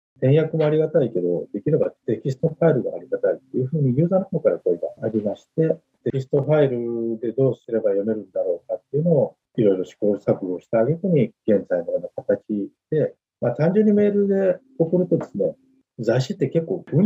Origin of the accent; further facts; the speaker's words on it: Matsuyama, Ehime, Japan; 僕は松山市出身で、在日なんですが、日本で生まれ育って、50数年経ちます。